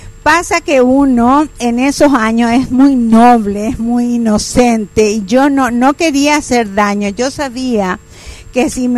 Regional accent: Paraguay; vengo de Paraguay

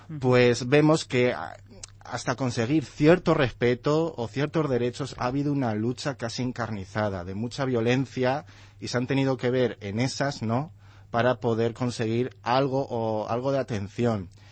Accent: Ciudad Real, Castilla-La Mancha, Spain; now in Talavera de la Reina, Spain; Sí, yo soy de Ciudad Real.

